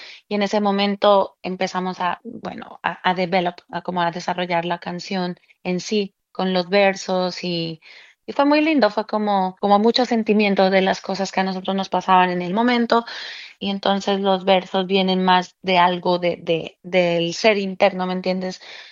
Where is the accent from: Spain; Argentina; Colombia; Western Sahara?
Colombia; moved away; Yo vivo aquí hace muchos años, que son como 16, pero igual nunca he dejado ni un solo día de extrañar a mi tierra, Colombia, y a mi familia sobre todo.